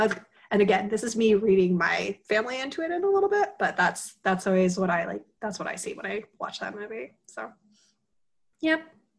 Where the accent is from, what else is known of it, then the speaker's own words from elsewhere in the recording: New York, United States; I'm from New York, my family's part Jewish.